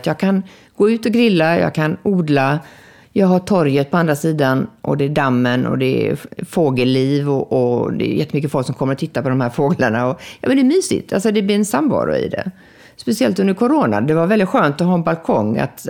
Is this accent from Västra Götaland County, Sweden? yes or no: yes; Gothenburg, Västra Götaland County, Sweden; now in Malmö, Sweden; jag skulle inte säga att jag är malmöit eftersom jag är från Göteborg, men jag kan säga att jag är, alltså, men jag har rätt att säga då att jag är augustenborgare, kan jag säga idag.